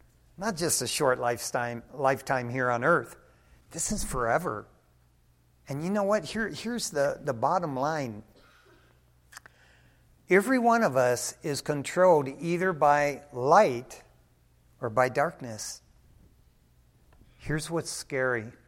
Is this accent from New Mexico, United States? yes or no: no; Detroit, Michigan, United States; Growing up in Detroit, Michigan, and drag racing cars and stuff Friday and Saturday nights, Detroit Dragway, I got a 46 Willys.